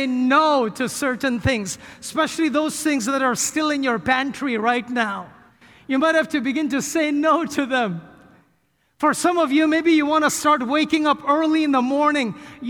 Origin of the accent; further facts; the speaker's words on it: India; I grew up in India, a birthplace of many Eastern religions.